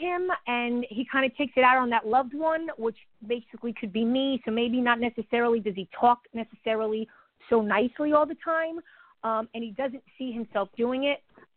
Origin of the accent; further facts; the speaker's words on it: New York, United States; now in Florida, United States; I'm from Florida. Actually, I'm from New York, but I live in Florida.